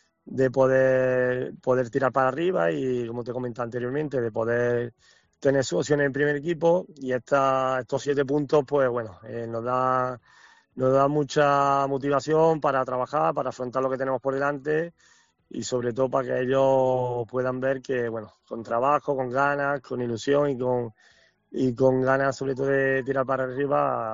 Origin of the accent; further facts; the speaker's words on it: Córdoba, Andalusia, Spain; para mí siendo cordobés y haber disfrutado de compañeros de Córdoba